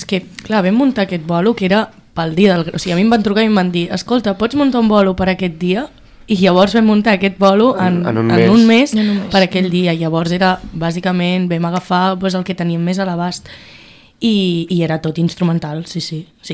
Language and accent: Catalan; Catalonia, Spain; Sí, nosaltres som del Baix Llobregat, no de Barcelona.